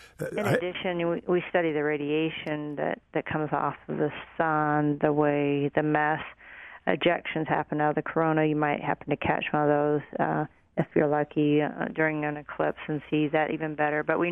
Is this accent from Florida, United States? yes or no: no; Carthage, Missouri, United States; Jefferson City and my home state there in Missouri.